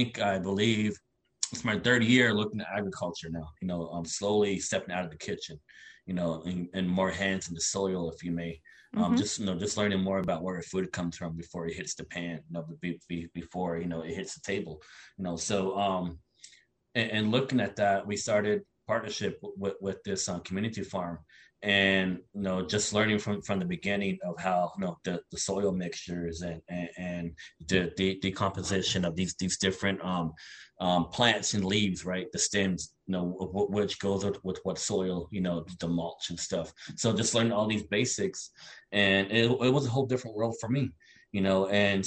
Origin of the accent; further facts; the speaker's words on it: Southwest, United States; moved away as an adult; because I'm Navajo from the Southwest, moved here 10 years ago.